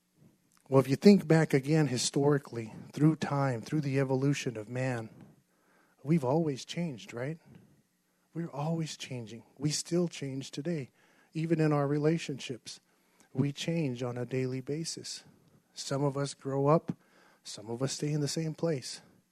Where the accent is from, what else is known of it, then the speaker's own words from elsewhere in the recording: Arizona, United States; I'm Hopi from the Hopi Reservation up northern Arizona. I was raised up there on the Hopi Reservation till I was about 16. And then at 16, I left and moved to Flagstaff to finish my schooling.